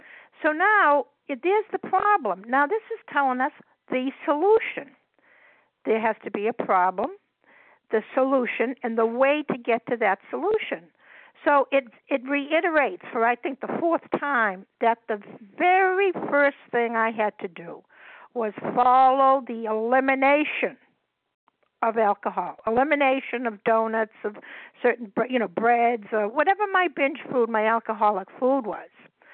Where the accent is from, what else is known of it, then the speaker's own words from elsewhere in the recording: Massachusetts, United States; I'm from Massachusetts, Tom Brady country.